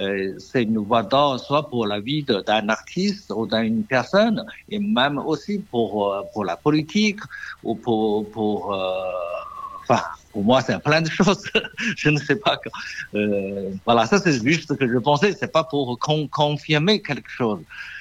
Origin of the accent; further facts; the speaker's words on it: China; French is a second language; Je suis un Chinois, souvent les gens m'ont posé la question